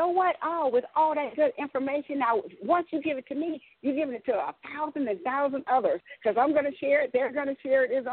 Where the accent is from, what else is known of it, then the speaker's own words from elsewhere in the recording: Texas, United States; I am from Texas.